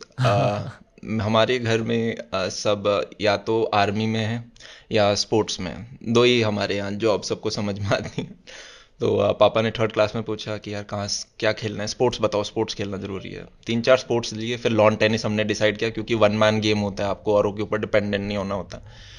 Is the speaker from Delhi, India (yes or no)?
yes; Delhi, India; मैं भी जैसे दिल्ली का ही हूँ, एनसीआर का ही अपने आप को कहूँगा